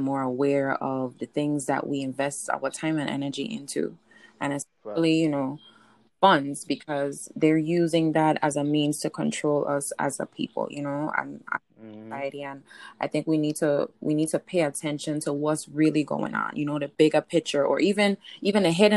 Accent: Saint Croix, U.S. Virgin Islands; I born and raised in the Virgin Islands. I grew up in a two-parent home.

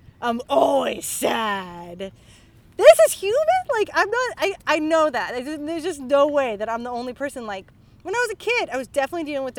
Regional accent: Pittsburgh, Pennsylvania, United States; Like, so I'm from Pittsburgh. University of Pittsburgh is in a neighborhood called Oakland.

